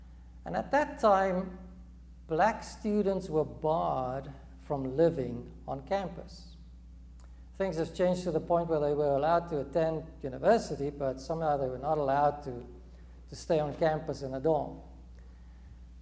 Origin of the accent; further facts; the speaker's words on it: South Africa; now in New York, United States; to speak to his civics class about growing up in South Africa